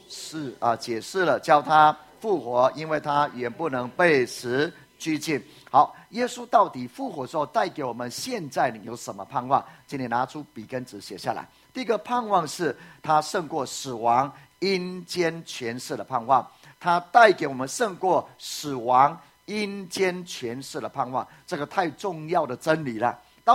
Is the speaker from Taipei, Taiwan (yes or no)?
no; Puli, Nantou County, Taiwan; 我小时候住在埔里啊，